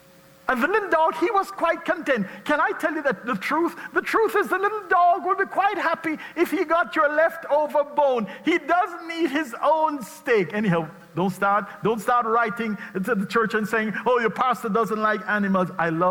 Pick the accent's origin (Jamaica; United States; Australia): Jamaica; As I said before, I grew up in Jamaica. In Jamaica, the dogs didn't get a steak.